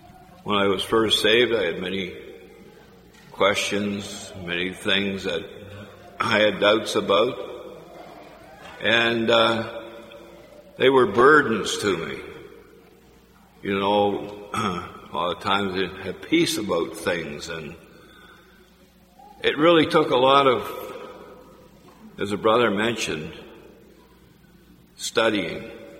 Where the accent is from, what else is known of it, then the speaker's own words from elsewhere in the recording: Canada; I'm from Canada, so I don't have that on my vehicle.